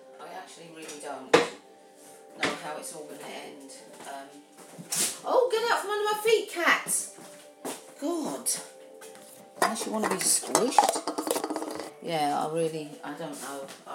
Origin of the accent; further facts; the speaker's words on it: England, United Kingdom; Well, we're English, you know. We rule the world.